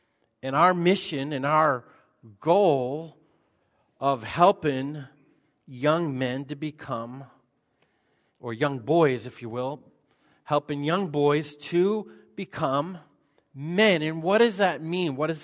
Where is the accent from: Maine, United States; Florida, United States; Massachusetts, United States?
Maine, United States; So, I grew up in Maine, so I was in the woods all the time, hunting and all that stuff.